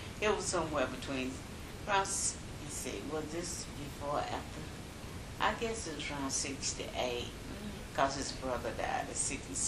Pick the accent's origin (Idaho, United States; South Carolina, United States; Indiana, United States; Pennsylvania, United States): South Carolina, United States; Greenville; during my childhood, our church had a fellowship with a church. We lived in Greenville, South Carolina, but we had a fellowship with a church in Asheville, North Carolina